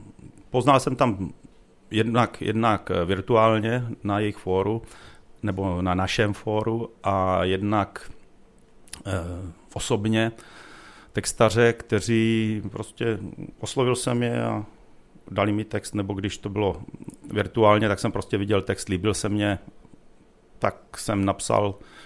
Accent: Bystřice nad Perštejnem, Vysočina Region, Czechia; also born or lived in Nové Město na Moravě; No, jsem rodák z Nového Města, protože tam je nemocnice, ale jako pocházím z Bystřice nad Perštejnem. Bydliště mám Bystřice nad Perštejnem.

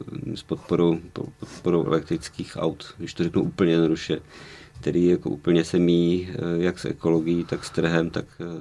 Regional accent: Ostrava, Moravian-Silesian Region, Czechia; now in Prague, Czechia; já jsem z Ostravy, takže já prostě pořád se cítím být Ostravákem v Praze

